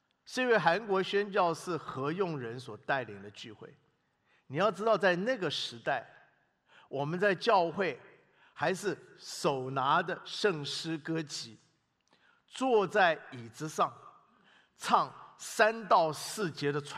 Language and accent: Chinese; Taiwan; 我是从小在台湾的教会长大的基督徒